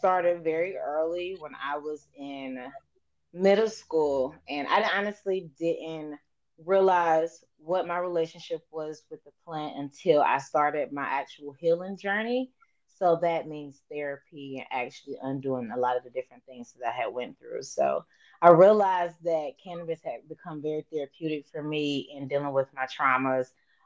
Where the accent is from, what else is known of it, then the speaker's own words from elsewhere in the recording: Atlanta, Georgia, United States; now in Tulsa, United States; I actually reside in Tulsa at the moment, but I'm coming from Atlanta, Georgia.